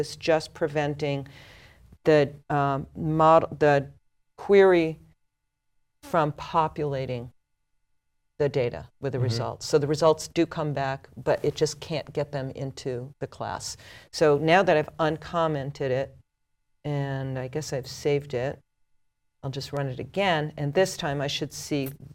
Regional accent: Vermont, United States; I'm from Vermont, so, you know, eat more kale is a good quote.

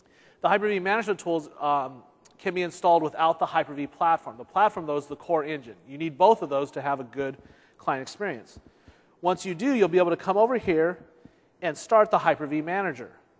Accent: California, United States; I'm from Southern California, so we don't get much rain.

